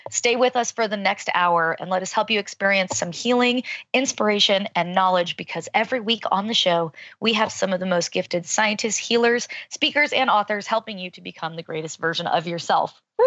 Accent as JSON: {"language": "English", "region": "Colorado", "country": "United States", "said": "especially in my home state of Colorado"}